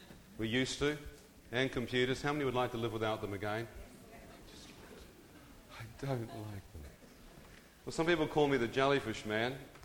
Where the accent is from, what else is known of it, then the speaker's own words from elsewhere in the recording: New Zealand; I'm born and bred in New Zealand, and so it's just an extraordinary place.